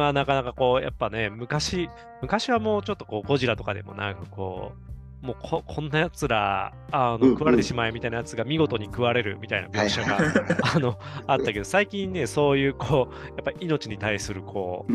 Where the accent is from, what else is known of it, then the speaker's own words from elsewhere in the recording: Kameoka, Kyoto, Japan; 地元の京都のそれこそ亀岡にできてる、うん、あのサッカースタジアム